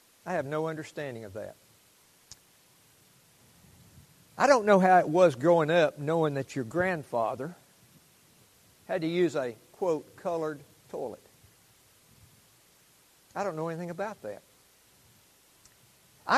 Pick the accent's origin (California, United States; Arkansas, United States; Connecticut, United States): Arkansas, United States; Mount Ida; I grew up in Mount Ida, Arkansas, and I didn't hear bad words all the time at my house or anything like